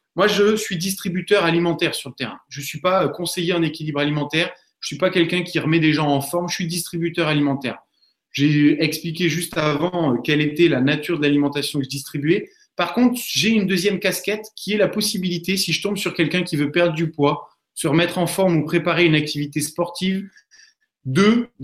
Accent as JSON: {"language": "French", "town": "Bordeaux", "region": "Nouvelle-Aquitaine", "country": "France", "said": "Je suis bordelais, donc je vais mettre en avant les spécialités de ma région."}